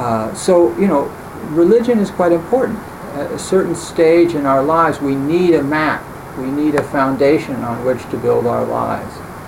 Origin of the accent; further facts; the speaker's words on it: United States; first of all, I'm an American. And, you know, I look, you know, I'm an American.